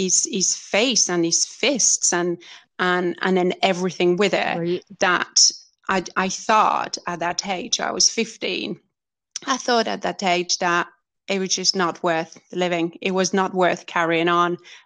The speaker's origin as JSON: {"language": "English", "country": "France", "tie": "born or raised there", "said": "So, anyway, I grew up in France"}